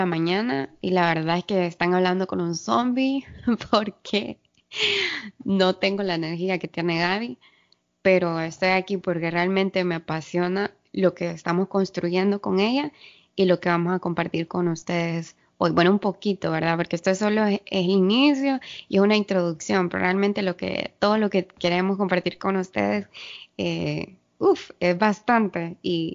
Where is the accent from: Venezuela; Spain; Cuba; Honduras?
Honduras; now in California, United States; como ustedes están preguntando por qué tienen diferentes horas. Bueno, yo estoy en California, pero soy de Honduras, soy hondureña